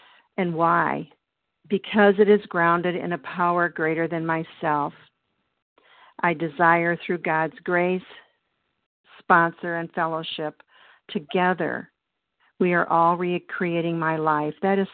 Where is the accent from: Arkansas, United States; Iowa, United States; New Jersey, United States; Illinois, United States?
Illinois, United States; spelled with an I, J. I'm from Illinois